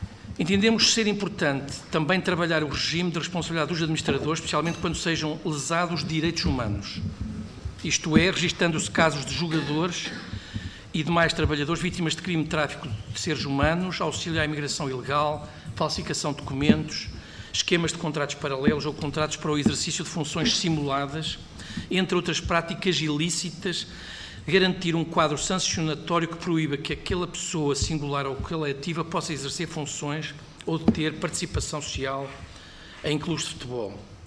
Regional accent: Bragança, Portugal; Eu sou de Bragança

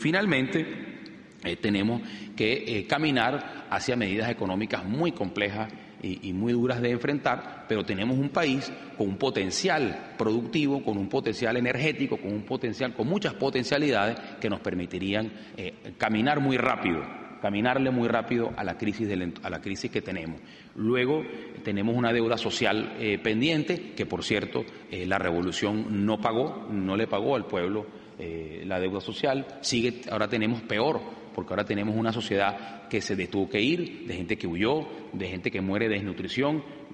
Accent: Venezuela; Yo no quiero ni una bala en mi país. Yo no quiero más muertos en mi país. Mi país es el país que tiene el mayor, una de las primeras o segunda tasa de mortalidad por violencia del planeta. Del planeta. Se mueren en las calles de Venezuela todos los días

